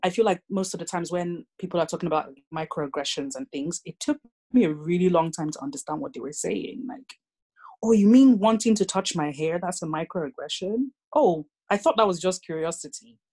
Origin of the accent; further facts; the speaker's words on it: Nigeria; Being Nigerian, growing up in Nigeria, we didn't have to worry about skin color.